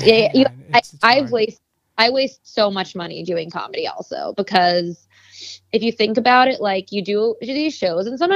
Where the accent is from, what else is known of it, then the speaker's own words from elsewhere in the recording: Brooklyn, New York, United States; Yeah, I'm from Brooklyn, Carroll Gardens, actually.